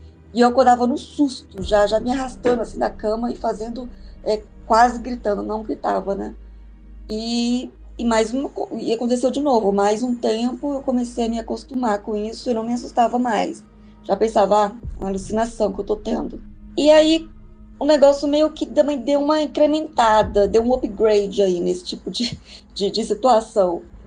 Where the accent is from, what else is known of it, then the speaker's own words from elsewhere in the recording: Goiânia, Goiás, Brazil; sou de Goiânia.